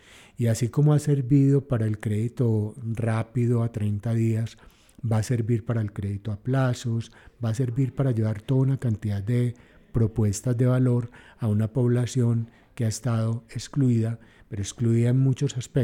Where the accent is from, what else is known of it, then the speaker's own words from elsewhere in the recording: Colombia; nos movemos como colombianos